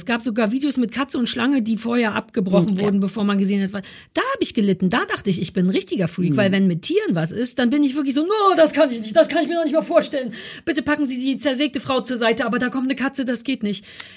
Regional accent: Berlin, Germany; vielleicht bin ich super behütet in Berlin aufgewachsen.

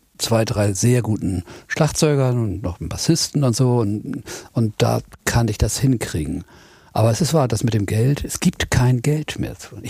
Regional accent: Lüneburg, Lower Saxony, Germany; Also Peter und ich, wir kommen aus Lüneburg.

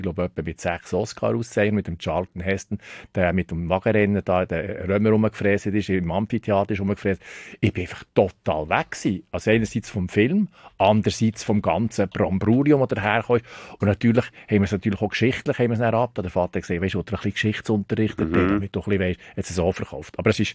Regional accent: Thun, Bern, Switzerland; Mal, ich bin in Thun aufgewachsen

